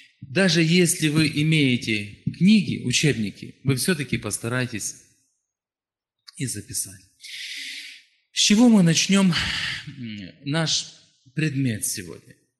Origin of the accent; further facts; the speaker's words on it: Zakarpattia Oblast, Ukraine; Я приехал к вам из Закарпатия. Это западная часть Украины.